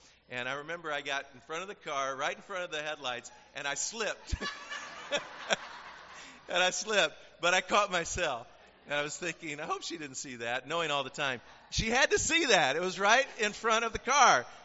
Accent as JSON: {"language": "English", "town": "Columbia", "region": "Tennessee", "country": "United States", "tie": "born or raised there", "said": "There's a little pie shop in my hometown of Columbia, Tennessee, on the square, and they have the best lemon icebox pie."}